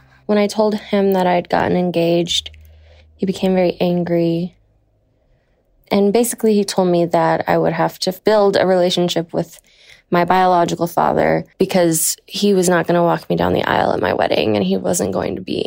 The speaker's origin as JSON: {"language": "English", "region": "the South", "country": "United States", "tie": "born or raised there", "said": "I was raised in the South, and I am married."}